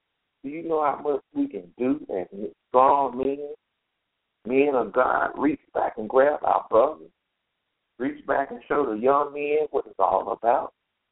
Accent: United States; I'm from Rocky Mountain, and they've been having a lot of murders going on everywhere. But speaking from my hometown, where I grew up

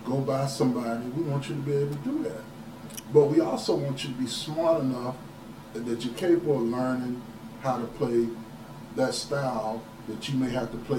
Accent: Mississippi, United States; like I said, I'm from Mississippi.

